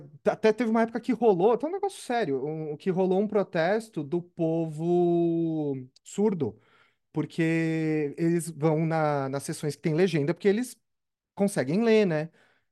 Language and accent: Portuguese; Osasco, São Paulo, Brazil; Eu sou de Osasco, a terra mágica de Oz, em São Paulo, a terra do cachorro quente.